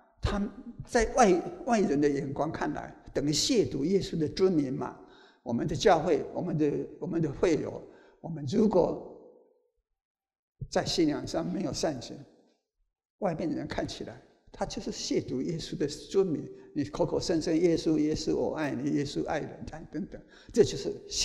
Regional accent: Taiwan; 这个跟我们台湾人所说的无衣被人欺是差不多的

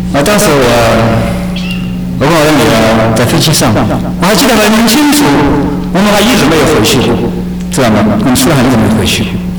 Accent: Hubei, China; 我是跟着姐姐在这个湖北的农村长大的，条件非常不好。

